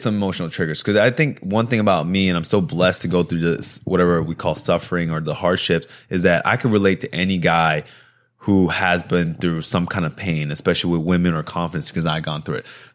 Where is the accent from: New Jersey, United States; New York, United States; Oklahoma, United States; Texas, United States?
New Jersey, United States; born there; So I was born in New Jersey from Korean immigrant parents. I had the typical tiger parents and everything like that.